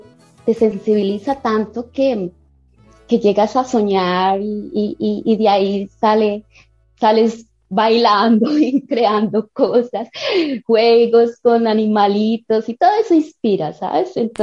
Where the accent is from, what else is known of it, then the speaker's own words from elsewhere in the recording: Líbano, Tolima, Colombia; Yo soy del Líbano, Tolima, pero pues crecí una gran parte de mi niñez dentro de una finca alrededor de un río con muchos árboles, mucha naturaleza, muchos animalitos por todos lados.